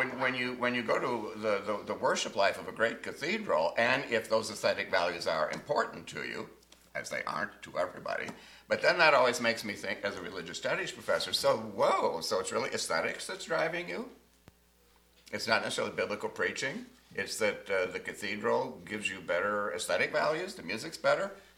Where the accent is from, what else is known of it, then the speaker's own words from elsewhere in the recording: Dubuque, Iowa, United States; moved away as an adult; also born or lived in California; at least in California, where I lived most of my adult life after growing up in Dubuque, Iowa